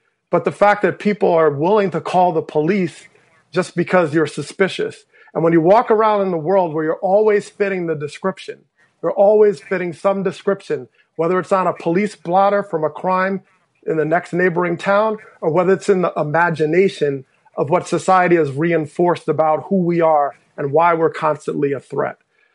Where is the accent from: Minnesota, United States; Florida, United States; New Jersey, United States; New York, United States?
New Jersey, United States; Teaneck; we had the funeral in my hometown of Teaneck